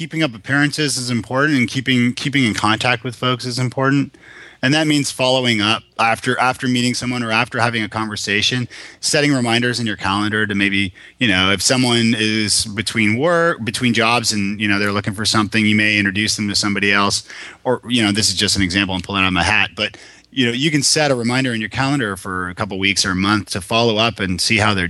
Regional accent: Toronto, Ontario, Canada; now in Nashville, United States; I'm from Toronto originally. So from moving to Nashville, where I didn't know a soul

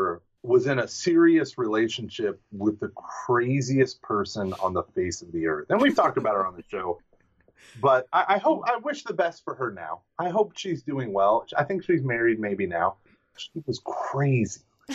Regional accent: Houston, Texas, United States; I'm from Houston.

